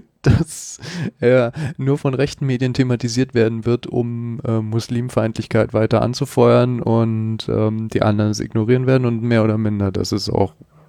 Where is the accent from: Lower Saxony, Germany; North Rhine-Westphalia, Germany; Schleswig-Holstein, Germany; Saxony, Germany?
North Rhine-Westphalia, Germany; Bielefeld; Bielefeld, wo kommen deine Eltern her? Hamburg und Berlin. Und wo kommen die wirklich her? Also ich glaube, mein Vater ist in Lübeck geboren